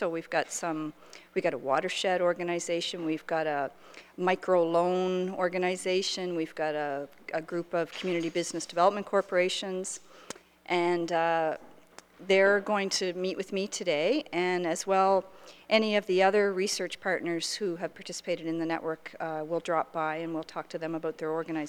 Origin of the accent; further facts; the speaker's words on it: Salisbury, United States; I actually grew up in Salisbury. I spent about 6 years of my life there